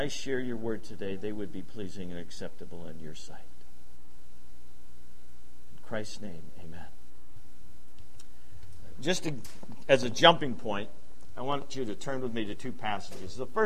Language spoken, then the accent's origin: English; Grand Rapids, Michigan, United States; I grew up in Grand Rapids, the holy city, you know.